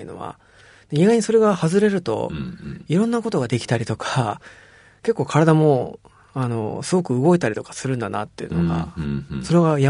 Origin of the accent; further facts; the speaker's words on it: Hokkaido, Japan; これは僕は北海道出身なんで